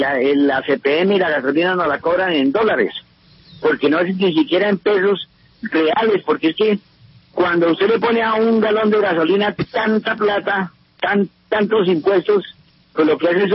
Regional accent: Colombia; somos colombianos

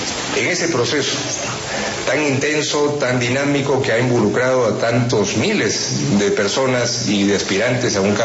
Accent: Peru; Yo vengo de Perú, que es un país que tiene tantas semejanzas como Colombia

